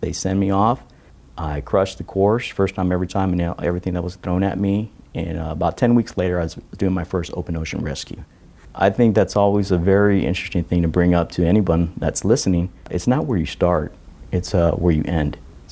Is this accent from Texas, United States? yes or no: yes; Texas, United States; I'm originally from South Texas.